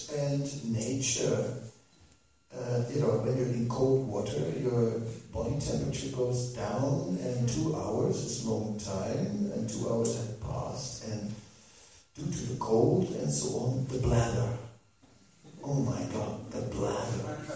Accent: Netherlands; English is a second language; I am from Holland, you know, and I'm a liberal, I can't change it, right?

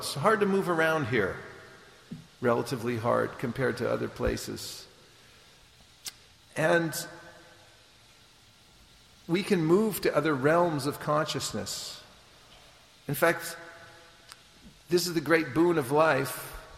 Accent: California, United States; I'm from California.

